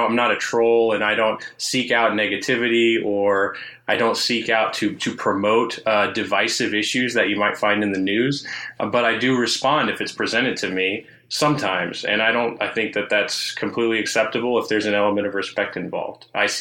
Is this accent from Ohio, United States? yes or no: no; Texas, United States; I'm also from Texas. 20 years.